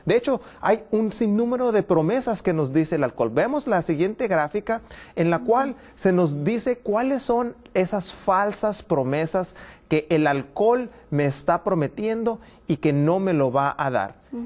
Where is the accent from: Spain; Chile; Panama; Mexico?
Mexico; northern Mexico; Yo nací, de hecho, en la capital de México, pero crecí en el norte de México.